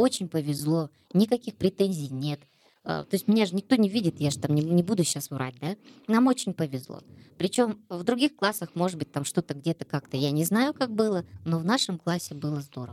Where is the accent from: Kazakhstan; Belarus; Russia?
Kazakhstan; я успокоилась как мама и как патриот, как гражданин, в общем, как казашка